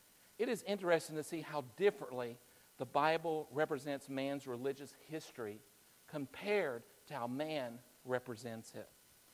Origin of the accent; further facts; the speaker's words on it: Orangeville, Texas, United States; now in San Antonio, United States; especially if I assume that they're coming from my hometown in Orangeville, Texas, right?